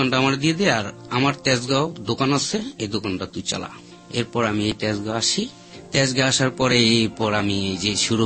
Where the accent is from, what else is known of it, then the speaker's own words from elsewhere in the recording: Dhaka, Dhaka Division, Bangladesh; আমার জন্ম পুরান ঢাকা, ছোট থেকে বড় হয়েছে সেখানেই। আমরা খুব নিম্ন শ্রেণীর মানুষ, মানে খুবই কষ্ট করে চলি।